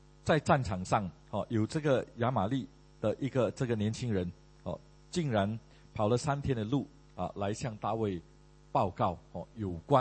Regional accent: Malaysia; moved away; 因为很多马来西亚人就像我原先也是从马来西亚来的

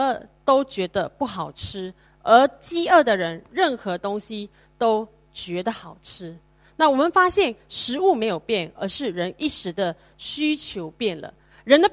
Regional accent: East Malaysia, Malaysia; moved away as an adult; now in Singapore; 我从二十岁的时候就离开我自己的家乡因为我是马来西亚，以前我是马来西亚人，从东马去到西马读书，所以就已经是离开家乡，在那边五年之后我就来到新加坡。

